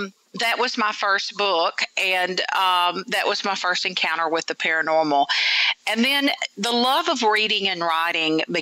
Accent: Memphis, Tennessee, United States; also born or lived in Mississippi; Well, I will tell you that I was born in Memphis, Tennessee, so I consider myself a Tennessee girl. But, you know, born and bred in the South. I've lived in Mississippi for many years.

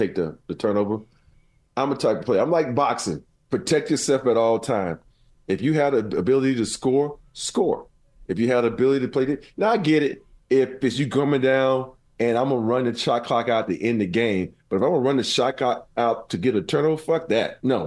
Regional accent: the South, United States; I grew up in the South with a black mom.

